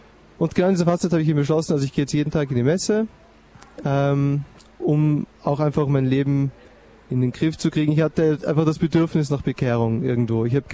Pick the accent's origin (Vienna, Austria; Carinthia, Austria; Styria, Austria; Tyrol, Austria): Vienna, Austria; ich bin jetzt 30 Jahre alt, ich bin gebürtiger Wiener aus dem 3. Bezirk